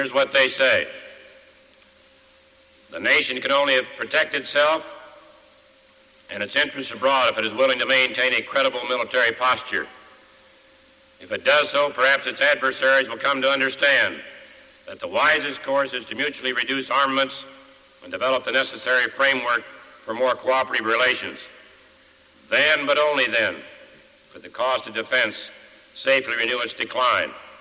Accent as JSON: {"language": "English", "region": "Midwest", "country": "United States", "said": "it seems to me, as a Midwesterner, as an American, as someone who's had some experience on both sides of armed conflict"}